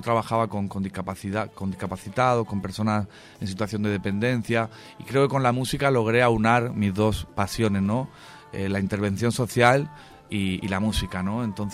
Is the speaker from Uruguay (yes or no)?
no; southern Spain, Spain; Yo soy del sur de España, entonces creo que los que somos del sur pues tenemos mucho más que ver con la manera de estar en el mundo de la gente de acá, de Latinoamérica.